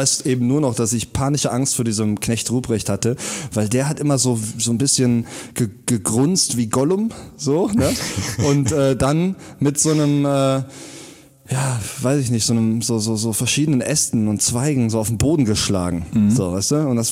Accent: North Rhine-Westphalia, Germany; der hieß aber irgendwie bei uns im Rheinland Hans Muff.

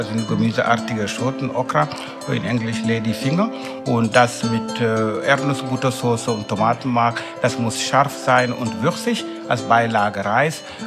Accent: Marsassum, Senegal; born there; German is a second language; Ich bin 1961 in Senegal geboren, in Marsassum, in einem kleinen Ort im Süden des Landes.

